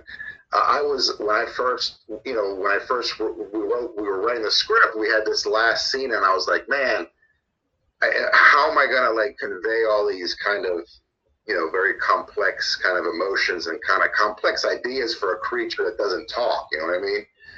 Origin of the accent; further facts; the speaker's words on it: Cuba; I'm from Cuba